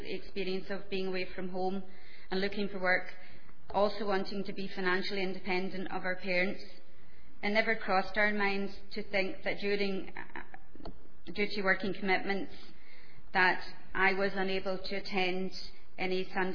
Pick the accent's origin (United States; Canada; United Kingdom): United Kingdom; Glasgow, Scotland; born there; accent: Ulster; Well, you may have picked up the accent's not local. Ulster accent, but I was born in Glasgow. My mum and dad were Roman Catholic